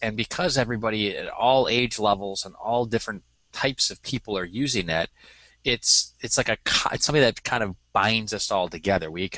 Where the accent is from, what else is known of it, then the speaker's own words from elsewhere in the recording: Rochester, New York, United States; So I grew up in Rochester, New York, which means everybody in Rochester is a Sabres fan.